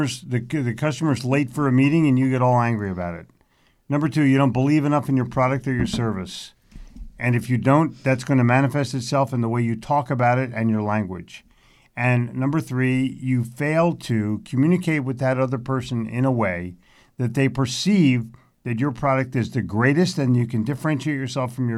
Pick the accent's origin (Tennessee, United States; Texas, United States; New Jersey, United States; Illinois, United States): New Jersey, United States; Haddonfield; also born or lived in Cherry Hill; Because I grew up in Haddonfield and Cherry Hill.